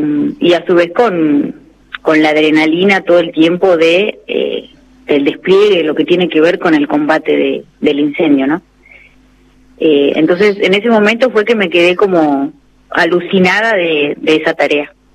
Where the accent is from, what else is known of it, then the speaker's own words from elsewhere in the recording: Bariloche, Río Negro, Argentina; Yo soy de Bariloche. Bariloche, sí.